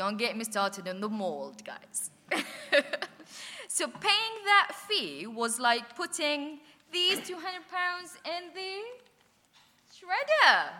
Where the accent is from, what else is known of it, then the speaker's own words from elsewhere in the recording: Oman; So, I'm an international student, I'm from Oman, and when I moved out of university accommodation to rent a home for the first time